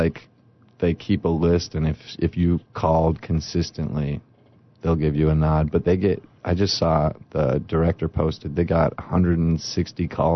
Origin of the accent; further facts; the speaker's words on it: California, United States; And then I decided, since I'm from Southern California, my grandma lives in L.A.